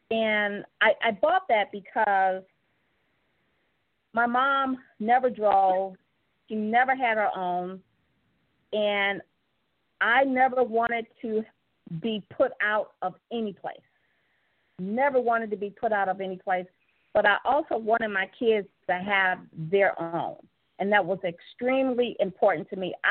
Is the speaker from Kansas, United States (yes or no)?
no; Chicago, Illinois, United States; So my mom and I grew up in Chicago. I grew up in the projects. I lived in the high rise in the projects.